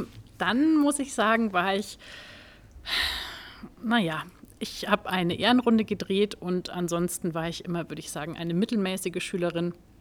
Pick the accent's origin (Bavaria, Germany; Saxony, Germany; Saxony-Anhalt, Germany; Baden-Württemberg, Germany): Bavaria, Germany; Bischberg; also born or lived in Bamberg; Ich bin 44 Jahre alt und ich komme aus Bischberg. Ich bin in Bamberg geboren, habe in Bamberg studiert, bin hier in der Nähe ins Referendariat gegangen und bin praktisch nie weg gewesen.